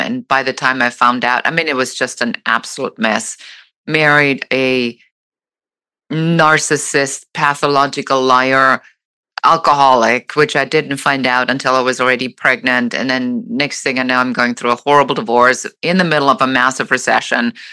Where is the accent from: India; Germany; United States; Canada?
Germany; Originally, I'm from Germany